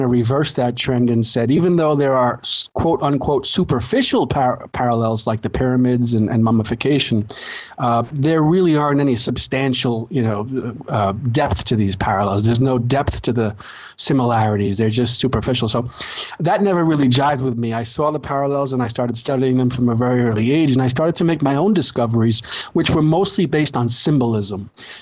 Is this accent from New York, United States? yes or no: yes; New York, United States; moved away as an adult; now in Madrid, Spain; I grew up in New York, and I moved to Madrid in 2015 with my wife and son.